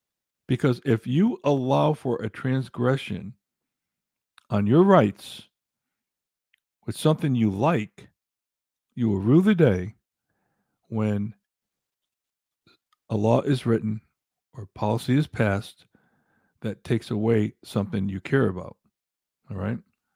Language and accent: English; Connecticut, United States; also born or lived in Arizona; now in North Carolina, United States; We moved from Arizona to North Carolina. We're from Connecticut. We were considering going back to Connecticut